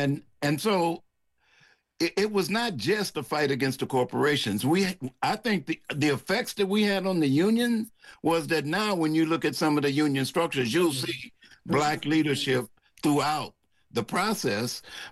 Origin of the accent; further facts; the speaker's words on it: Detroit, Michigan, United States; Yeah, I was born and raised in Detroit, and the organization was based in Detroit, Michigan.